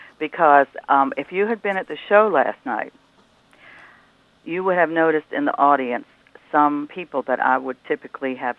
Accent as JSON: {"language": "English", "town": "Baltimore", "region": "Maryland", "country": "United States", "moved": "as an adult", "lives_now": "North Carolina, United States", "said": "Well, originally I'm from Baltimore, Maryland."}